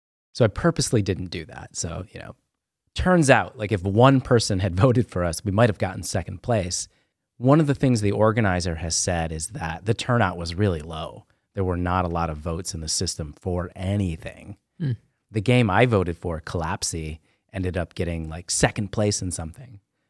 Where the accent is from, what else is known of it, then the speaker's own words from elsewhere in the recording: New York, United States; I'm from New York.